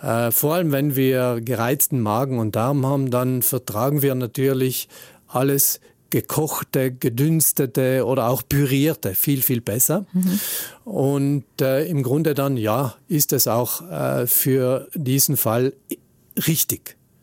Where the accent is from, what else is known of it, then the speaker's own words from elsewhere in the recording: South Tyrol, Italy; So leid es mir tut als Südtiroler.